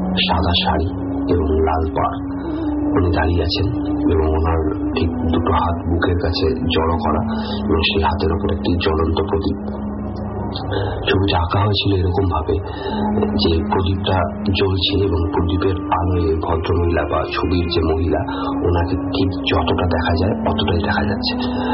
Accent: India; আর আমি পড়াশোনার সূত্রে ছোটবেলা থেকে ইন্ডিয়াতে বড় হয়েছি।

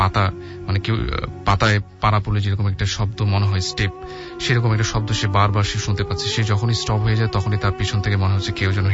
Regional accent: Dhaka, Dhaka Division, Bangladesh; পুরান ঢাকা থেকে এসেছি, আমি এসএসসি এ পড়ছি।

